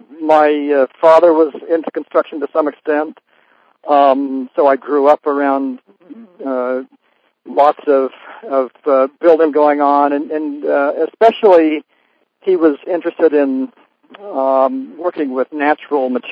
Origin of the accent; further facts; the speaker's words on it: Idaho, United States; We grew up in Idaho, in southern Idaho.